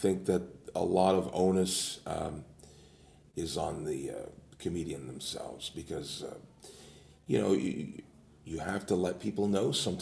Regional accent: London, Ontario, Canada; when I first saw a stand-up show just outside of my hometown, which is in London, Ontario

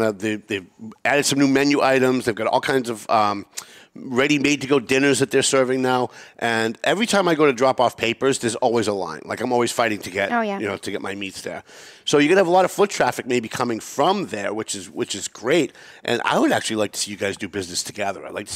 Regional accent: Lawrence, United States; We used to have Mornier's when I was growing up in Lawrence. And that was the go-to place for Lebanese food.

